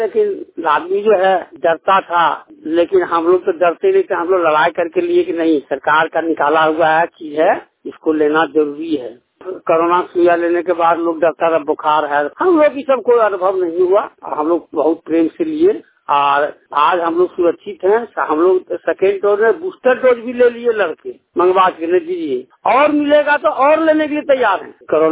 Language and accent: Hindi; Sohna, India; गौर प्रखंड के पंचायत रतनपुर ग्राम सोहना के निवासी हैं।